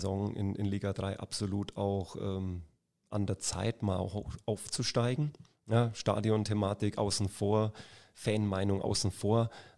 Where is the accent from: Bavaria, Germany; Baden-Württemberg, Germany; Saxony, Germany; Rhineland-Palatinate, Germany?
Bavaria, Germany; Bayreuth; born there; now in Munich, Germany; Ich bin in Bayreuth geboren, aber ich lebe 25 Jahre in München, Umland, also halbe, halbe, aber trotzdem noch ein Franke.